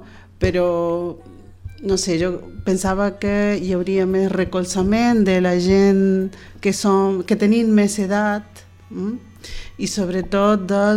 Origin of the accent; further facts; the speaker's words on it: Córdoba, Argentina; Catalan is a second language; Jo soc argentina.